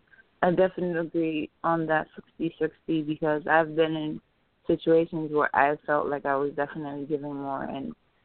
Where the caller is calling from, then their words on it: Miami, Florida, United States; I'm calling from Miami, Florida.